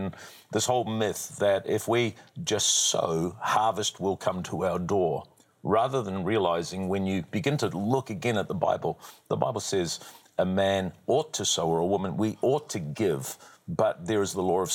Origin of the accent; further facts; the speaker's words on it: New Zealand; born there; I'm a New Zealander by birth